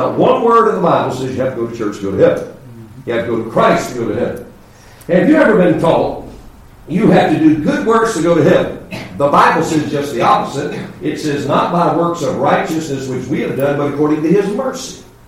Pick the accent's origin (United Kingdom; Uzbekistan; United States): United States; hi, I'm from America. This is my cousin.